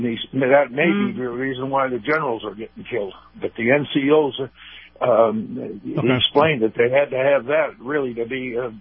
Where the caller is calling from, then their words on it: Tampa, Florida, United States; Yeah, this is … from Tampa.